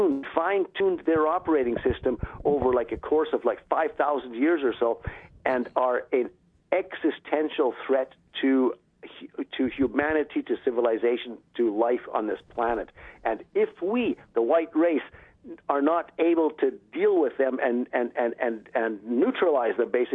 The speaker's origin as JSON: {"language": "English", "country": "Canada", "tie": "born or raised there", "said": "I grew up as a youngster in Canada. Okay, we grew up in Canada"}